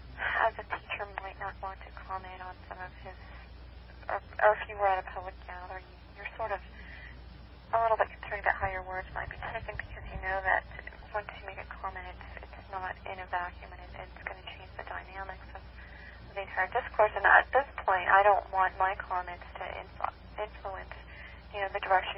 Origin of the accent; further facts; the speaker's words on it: California, United States; I grew up in the Bay Area, actually.